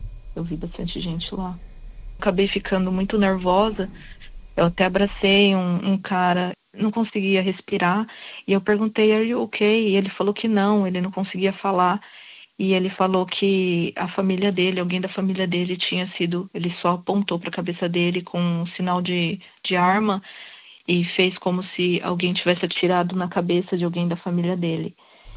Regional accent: Brazil; E como eu sou do Brasil, eu comecei a escutar o tiroteio

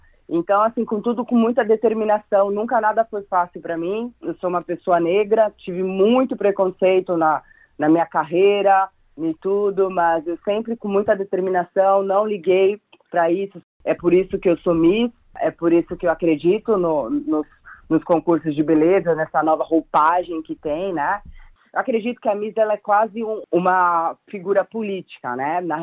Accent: São Caetano do Sul, São Paulo, Brazil; born there

